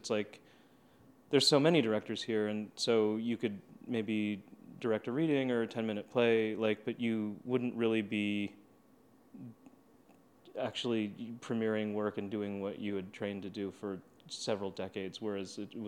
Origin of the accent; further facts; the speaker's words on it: San Diego, California, United States; And I grew up in San Diego, so I think it's the same kind of, like, stereotypes in a way.